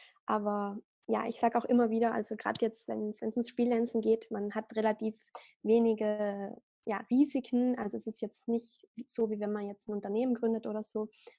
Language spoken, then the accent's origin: German; Trentino-Alto Adige, Italy; Und ja, dann bei uns in Südtirol ist es natürlich so, Tourismus läuft sehr gut und alles.